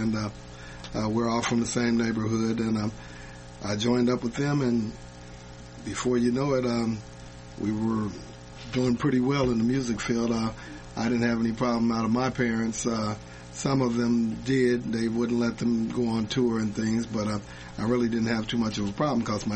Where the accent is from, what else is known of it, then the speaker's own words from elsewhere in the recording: Indianapolis, Indiana, United States; also born or lived in Gary; No, I'm from Indianapolis originally. We moved to Gary in 1967.